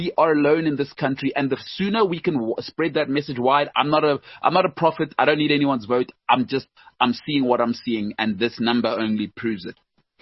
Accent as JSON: {"language": "English", "country": "South Africa", "said": "We are alone as South African citizens."}